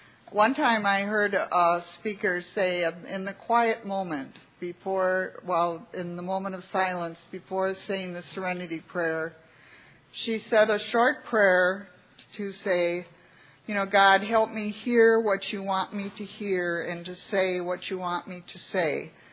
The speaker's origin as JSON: {"language": "English", "town": "Hartford", "region": "Wisconsin", "country": "United States", "said": "I'm an alcoholic. I'm from Hartford, Wisconsin."}